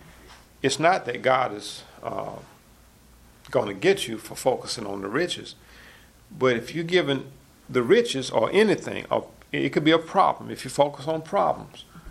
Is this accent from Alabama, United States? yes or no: yes; Village Springs, Alabama, United States; my dad started pastoring a church in the Palmdale area, where we grew up in Village Springs.